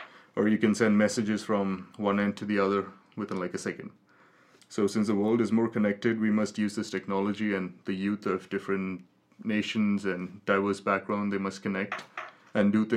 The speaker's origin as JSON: {"language": "English", "region": "Kerala", "country": "India", "second_language": "English", "said": "But I definitely want to go to Hollywood and represent India, being an Indian. Also being a Malayali."}